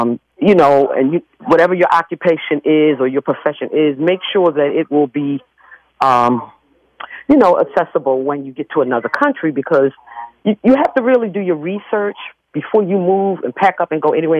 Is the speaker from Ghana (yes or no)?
yes; Ghana; now in United States; I'm from Ghana.